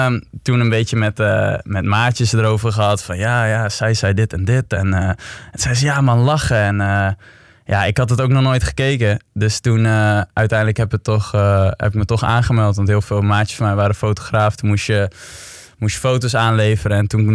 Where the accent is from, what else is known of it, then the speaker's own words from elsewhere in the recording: Friesland, Netherlands; Ik kwam van Friesland, weet je wel.